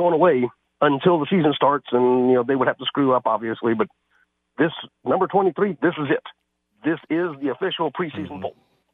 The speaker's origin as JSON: {"language": "English", "town": "Lafayette", "region": "Louisiana", "country": "United States", "tie": "born or raised there", "said": "As any longtime listener knows, I grew up partly in Lafayette."}